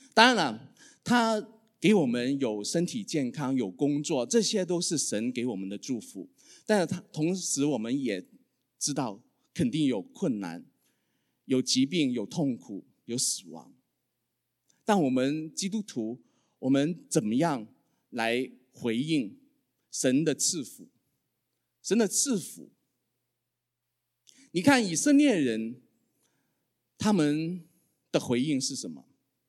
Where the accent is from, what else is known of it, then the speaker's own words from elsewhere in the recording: Guangzhou, Guangdong, China; 我小的时候因为我在广州长大